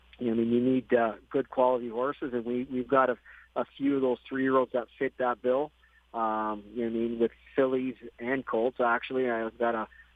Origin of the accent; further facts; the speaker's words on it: Canada; Growing up in Canada, it's the race that everybody kind of wants to win.